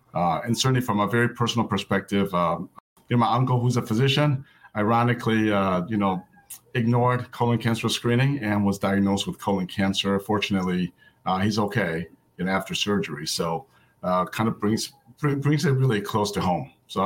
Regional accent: Chicago, Illinois, United States; I grew up in Chicago, went to Northwestern for medical school, thought I would never leave, but then came out west and did my residency at University of Southern California

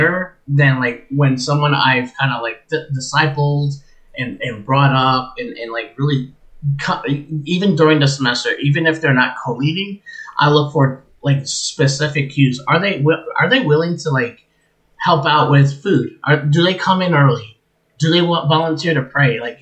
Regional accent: New Jersey, United States; I say coffee because I'm from Jersey.

